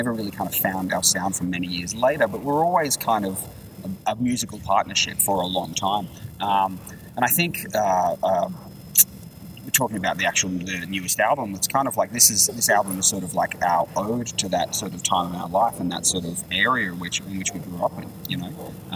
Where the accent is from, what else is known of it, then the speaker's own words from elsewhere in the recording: New South Wales, Australia; I used to live out in the sticks in northern New South Wales.